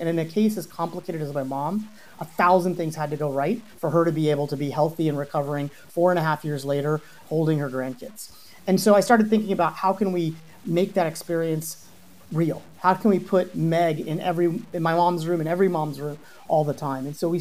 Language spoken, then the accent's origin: English; Cincinnati, Ohio, United States; born there; moved away as an adult; I was born in Cincinnati, Ohio, moved out to the Valley during the first dot-com bubble transformation